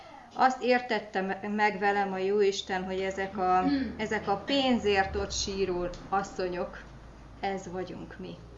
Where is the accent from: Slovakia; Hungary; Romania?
Hungary; Great Hungarian Plain; Én az Alföldről származom, ott azért még néhány helyen szokásban